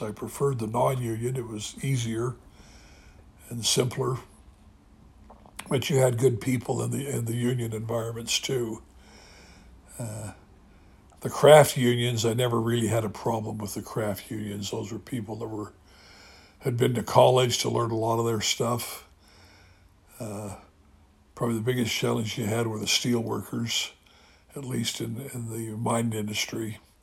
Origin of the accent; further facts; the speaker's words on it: Salt Lake City, Utah, United States; As a kid growing up on Sunday nights in Salt Lake City, Kennecott always sponsored a good family movie.